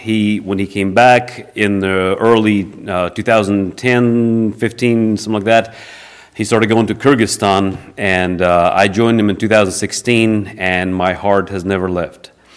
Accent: Ukraine; English is a second language; myself and my wife, we are both from Ukraine and are fluent in Russian

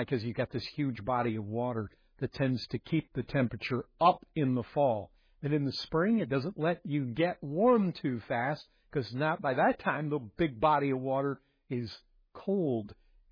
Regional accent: Michigan, United States; I grew up. I told you this before. I grew up in Southwest Michigan.

